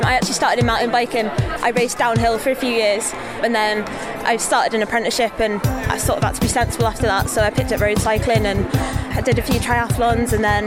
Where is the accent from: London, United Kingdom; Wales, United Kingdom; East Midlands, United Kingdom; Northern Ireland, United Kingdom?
Wales, United Kingdom; Wrexham; I'm from Wrexham in North Wales.